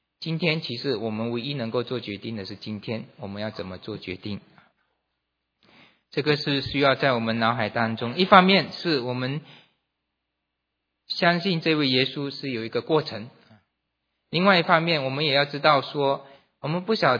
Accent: China; 以前古代的时候，我们中国人这个还了解，这个皇帝下圣旨的时候

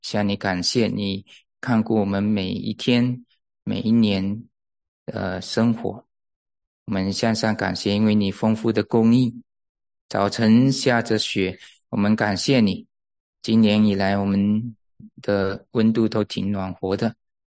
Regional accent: Malaysia; moved away; 我是从马来西亚来的，马来西亚是个回教国家啊，是个回教国家。

